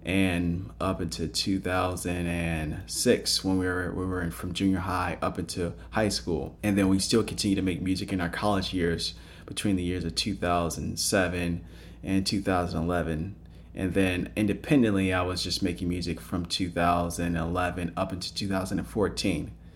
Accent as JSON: {"language": "English", "town": "Palos Hills", "region": "Illinois", "country": "United States", "moved": "as an adult", "said": "I'm originally from Palos Hills, Illinois, which is a southwest suburb of the city of Chicago."}